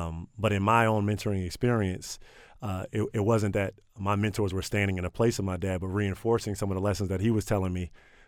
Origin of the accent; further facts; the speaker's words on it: Maryland, United States; I guess one of my favorite stories to tell is I grew up in Prince George's County.